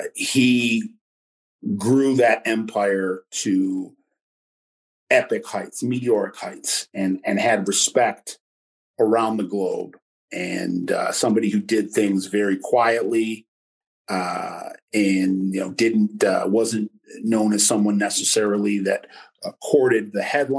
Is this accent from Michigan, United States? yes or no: yes; Detroit, Michigan, United States; And going to my hometown of Detroit